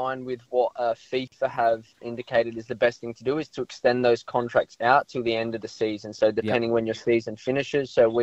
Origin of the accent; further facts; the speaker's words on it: South Australia, Australia; And being South Australian